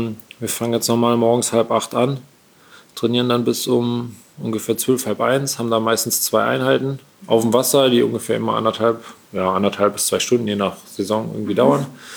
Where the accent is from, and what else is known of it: Siegburg, North Rhine-Westphalia, Germany; born or raised there